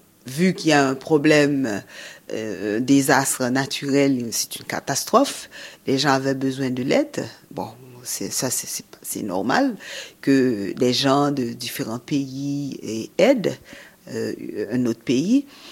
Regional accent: Haiti; en tant que Haïtien, on se sentait blessé.

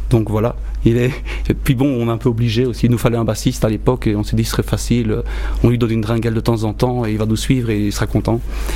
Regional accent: Namur, Wallonia, Belgium; accent: Namur; je suis quand même namurois, comme on l'entend à mon accent.

